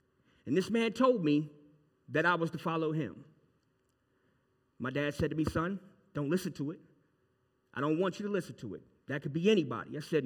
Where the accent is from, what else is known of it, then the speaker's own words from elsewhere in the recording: Scranton, Pennsylvania, United States; born there; I was born in Scranton, Pennsylvania in 1983. I was born to the pastor of an AME church.